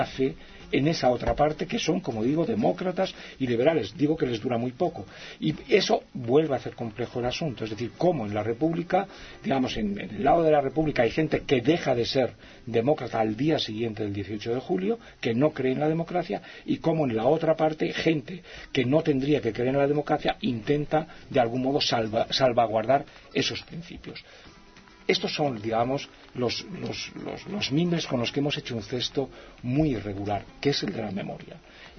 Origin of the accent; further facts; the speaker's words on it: León, Castile and León, Spain; pero yo soy un escritor de León, esta es una novela de León